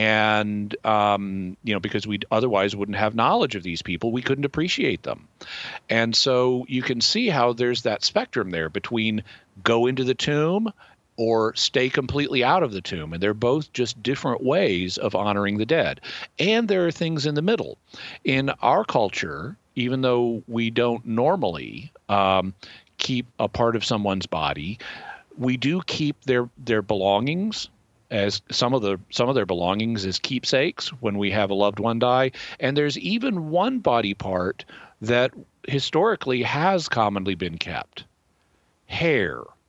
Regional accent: United States; And I, as an American, I didn't have any problem with that because I grew up with the idea of archaeology.

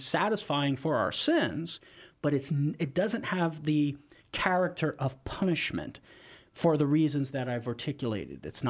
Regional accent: Crowley, United States; I remember I sat in the back pew of a non-denominational Christian church one time back in my hometown in Crowley.

